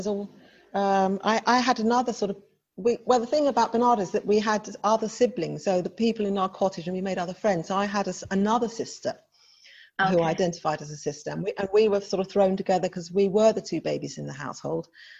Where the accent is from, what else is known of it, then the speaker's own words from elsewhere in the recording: London, United Kingdom; born there; I was born in Hackney, London, Hackney Hospital.